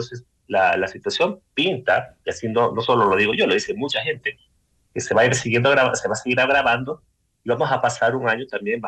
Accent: Manabí, Ecuador; Soy de Manabí, por ejemplo.

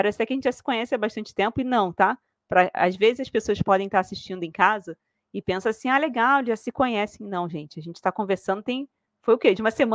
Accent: Rio de Janeiro, Brazil; accent: carioca; Bom, eu sou carioca, dá para ver, né? Que eu só falo chiando.

